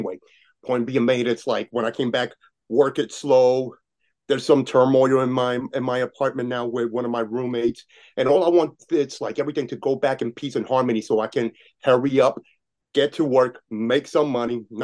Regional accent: New York, United States; New York, but my parents are Puerto Rican.

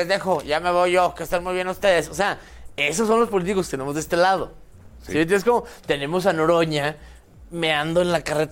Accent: Mexico; somos mexicanos, no la vamos a implementar adecuadamente

